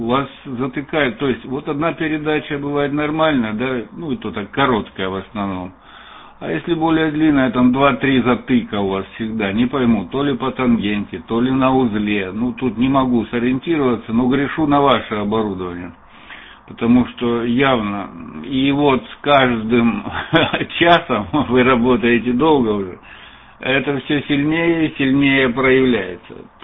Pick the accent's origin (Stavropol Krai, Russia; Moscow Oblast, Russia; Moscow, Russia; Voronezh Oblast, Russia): Stavropol Krai, Russia; Lermontov; я сам из Лермонтова, это мой земляк там с вами разговаривал